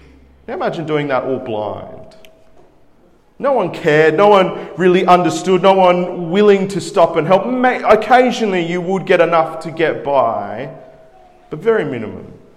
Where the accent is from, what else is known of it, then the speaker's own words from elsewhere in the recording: Peru; So that's where I'm from. I'm from Peru, and decided to take my wife along to go see these ancient ruins.